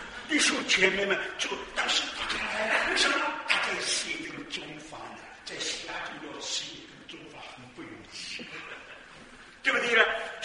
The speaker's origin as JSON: {"language": "Chinese", "country": "China", "said": "我们中国人很可怜嘛"}